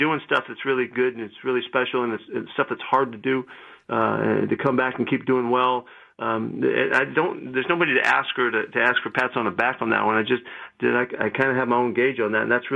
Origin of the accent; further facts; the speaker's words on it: California, United States; I grew up in California watching that game as a little kid